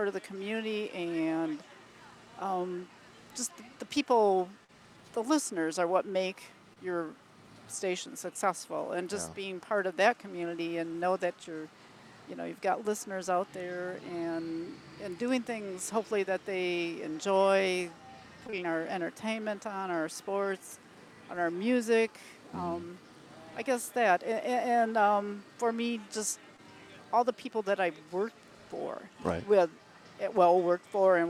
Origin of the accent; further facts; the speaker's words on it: Wisconsin Rapids, Wisconsin, United States; Well, I grew up right here in Wisconsin Rapids, lived here all my life.